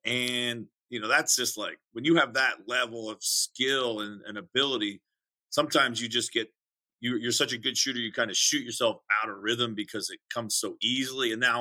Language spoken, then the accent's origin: English; Pennsylvania, United States; I grew up a Sixers fan. I grew up right outside of Philly.